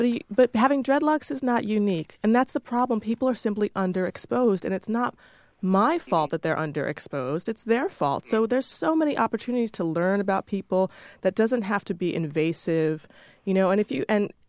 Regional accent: Washington, District of Columbia, United States; I grew up in Washington, D.C., and my parents made decisions to put me into the private school system

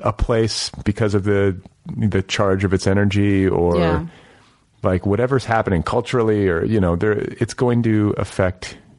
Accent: Midwest, United States; I'm from the Midwest.

